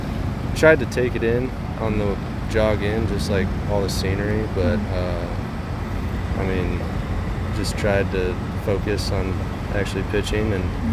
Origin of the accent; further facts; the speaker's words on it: Iowa, United States; I grew up in Iowa, just like 15 minutes outside Des Moines.